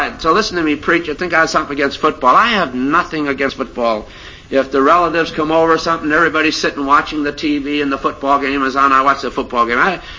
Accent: United States; I say that because I'm an American

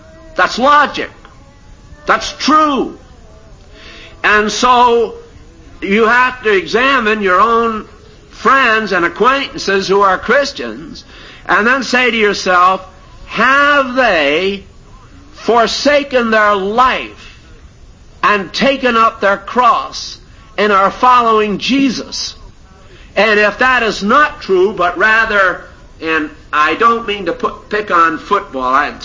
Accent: United States; I say that because I'm an American

